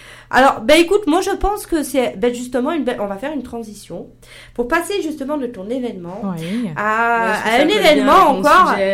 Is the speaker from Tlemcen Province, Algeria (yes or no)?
yes; Tlemcen, Tlemcen Province, Algeria; Moi, je sais que dans ma région, moi, je suis de Tlemcen, c'est vers le Maroc.